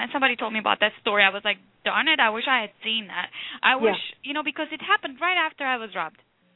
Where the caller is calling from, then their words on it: St. Louis, Missouri, United States; I'm calling from St. Louis.